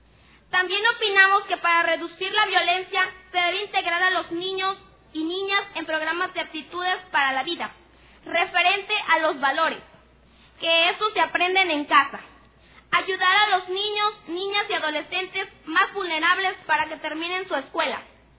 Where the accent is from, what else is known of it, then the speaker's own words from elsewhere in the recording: Mexico; first language Nahuatl; Spanish is a second language; participar a nombre de las niñas, niños y adolescentes en mi lengua materna, que es el náhuatl